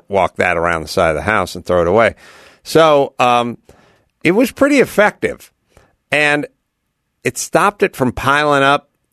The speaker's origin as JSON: {"language": "English", "town": "North Hollywood", "region": "California", "country": "United States", "said": "Like, so I have to tell people I'm from North Hollywood, which is the opposite of New York."}